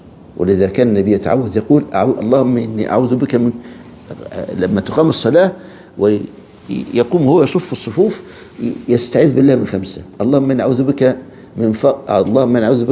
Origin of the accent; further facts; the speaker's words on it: Egypt; منتشر جديد عندنا في مصر خاصة في صعيد مصر.